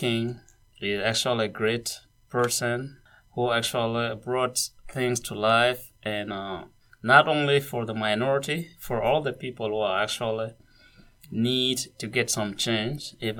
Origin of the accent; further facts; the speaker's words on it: Sudan; and then I'm from Sudan, and I married her.